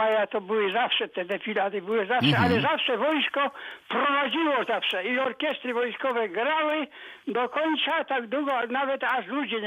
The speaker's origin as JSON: {"language": "Polish", "town": "Poznań", "region": "Greater Poland Voivodeship", "country": "Poland", "tie": "born or raised there", "said": "ja również pochodzę z Poznania i tak dalej. I przed wojną po prostu byłem wychowany, po prostu Bóg, honor, ojczyzna."}